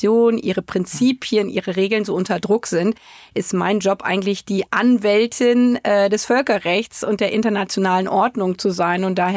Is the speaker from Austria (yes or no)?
no; Germany